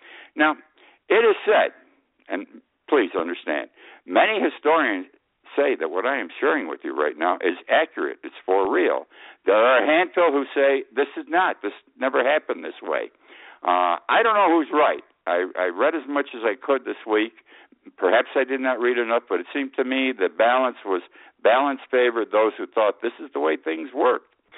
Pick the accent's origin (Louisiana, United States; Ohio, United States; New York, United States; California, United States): New York, United States; Utica; I was born and raised in Utica, New York. Utica, New York is upstate New York. My city is in the heart of the Mohawk Valley.